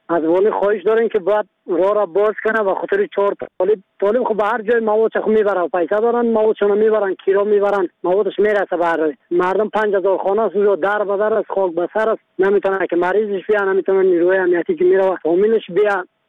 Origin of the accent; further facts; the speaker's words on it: Badakhshan, Afghanistan; ما از بدخشان هستم